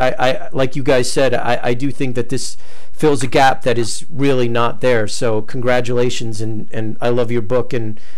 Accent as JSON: {"language": "English", "region": "New York", "country": "United States", "said": "I'm from New York originally, in New Jersey, and I haven't been to that con yet."}